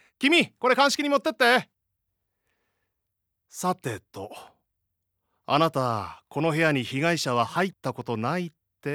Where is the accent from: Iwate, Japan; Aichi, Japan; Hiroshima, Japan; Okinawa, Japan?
Iwate, Japan; Hanamaki; 私の地元には花巻温泉という大きな温泉街があるんですね。